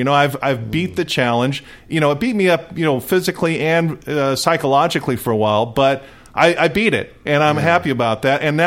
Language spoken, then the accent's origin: English; Fullerton, California, United States; You know, I grew up in Fullerton.